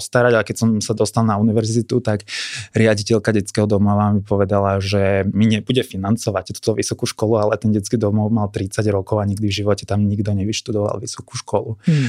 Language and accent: Slovak; Žilina Region, Slovakia; now in Bratislava, Slovakia; A ja keď som prišiel z Kysúc, kvázi z rurálneho prostredia, tak som prišiel do Bratislavy do trocha iného sveta.